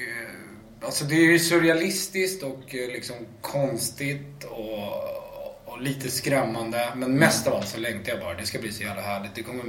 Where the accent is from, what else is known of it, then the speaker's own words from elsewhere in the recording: Stockholm, Stockholm County, Sweden; also born or lived in Malmö; och jag är faktiskt född på Malmö lasarett. Även om vi flyttade till Stockholm väldigt tidigt.